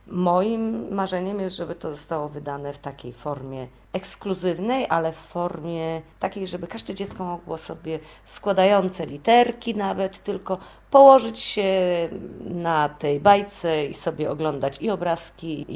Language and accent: Polish; Szczecinek, West Pomeranian Voivodeship, Poland; moved away as an adult; Ja dzieciństwo spędziłam w Szczecinku, tam się urodziłam, tam do pełnoletności wszystkie szkoły pokończyłam